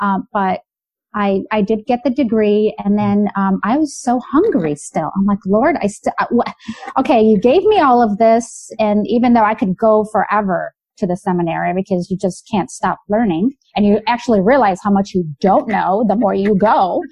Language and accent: English; Michigan, United States; Well, I grew up here in Michigan with my family. Grew up Catholic, going to Sunday Mass